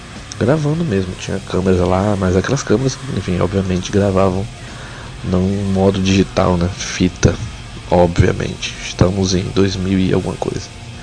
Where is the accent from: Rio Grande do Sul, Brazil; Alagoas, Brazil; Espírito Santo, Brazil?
Alagoas, Brazil; moved away as an adult; now in Rio de Janeiro, Brazil; eu moro no Rio, eu sou alagoano, moro no Rio entre idas e vindas há uns 10 anos.